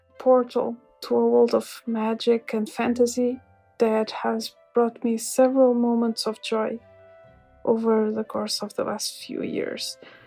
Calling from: Portugal; English is a second language; Hi there. … I'm a listener from Portugal

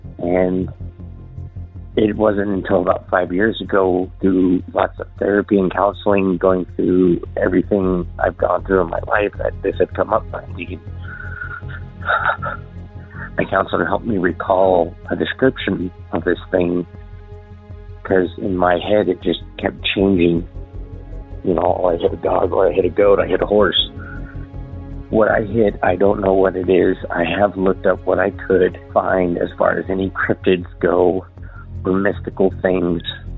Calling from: Idaho, United States; Hello, I'm calling from Southeast Idaho area.

